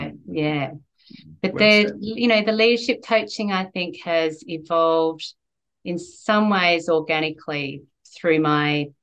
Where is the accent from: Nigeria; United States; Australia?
Australia; But as I was growing up in Australia, at the time that I was growing up, there weren't as many Chinese children at my school